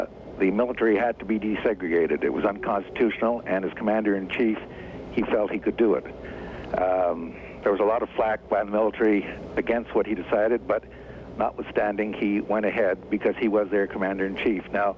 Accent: United States; Mr. President, I'm an American citizen

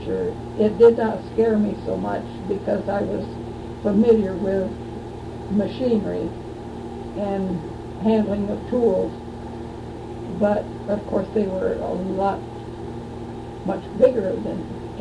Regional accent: Lansing, Michigan, United States; Over on Lumet Street.

